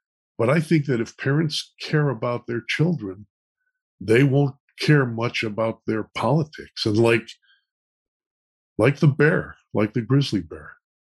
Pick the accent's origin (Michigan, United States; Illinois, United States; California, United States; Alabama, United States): Illinois, United States; Chicago; I mean, I'm from Chicago, Megyn, where force and the Democratic Party has always been, you know, they've always been twins.